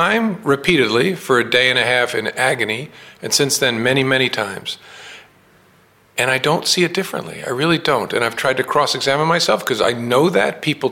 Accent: United States; I have to speak as an American about the threat to our values that I think he poses. I think that's my obligation as an American.

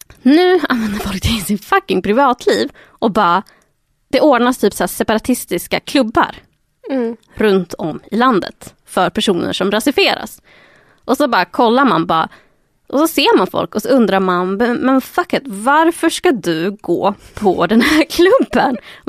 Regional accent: Gävle, Gävleborg County, Sweden; Och det var en person från Gävle, där jag växte upp.

